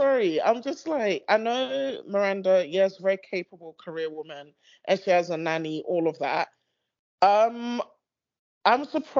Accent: United Kingdom; now in United States; I say pram because I'm British, but I'm American now, so it's a stroller.

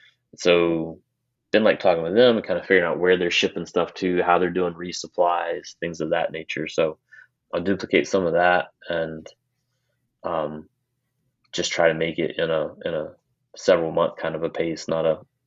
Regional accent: North Carolina, United States; It'll be my first 100-miler in my home state.

